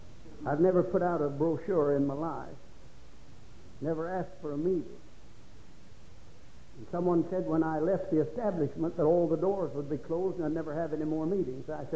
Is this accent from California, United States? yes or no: no; West Virginia, United States; now in Florida, United States; I moved from the mountains. I moved from West Virginia. I've gone back to Florida. Down in Florida to fight the mosquitoes and the alligators. Brother back yonder from Miami. Amen. Well, I'll tell you. I'm a West Virginian. I'm proud of it.